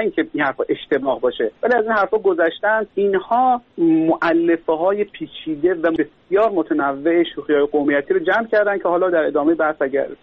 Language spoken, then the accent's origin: Persian; Khorasan, Iran; born there; مثلا من خودم یه زمان در رابطه با روستاهای خراسان به همون محل زادگاهمون تحقیق می‌کردم